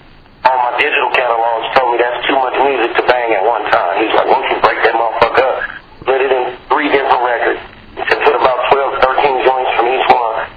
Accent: West Coast, United States; seeing I was from the West Coast and that was an East Coast label.

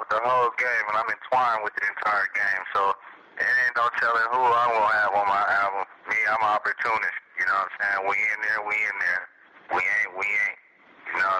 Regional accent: Northwest, United States; because I'm from the Northwest, he's from Northern California

